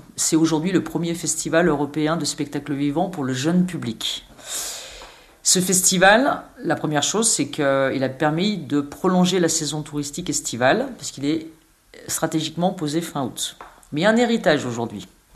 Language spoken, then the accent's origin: French; Le Grand-Bornand, Auvergne-Rhône-Alpes, France; c'est mon village natal. C'est là où j'ai grandi